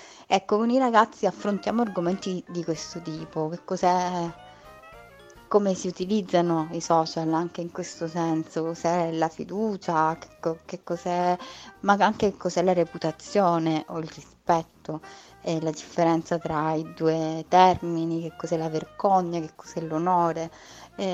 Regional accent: Calabria, Italy; now in Rome, Italy; Io vivo a Roma da diversi anni, sono calabrese, Calabria.

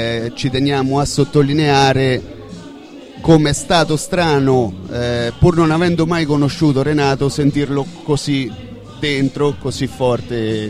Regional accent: Terni, Umbria, Italy; E per noi che veniamo da Terni, diciamo, un fatto del genere ci sembra assurdo

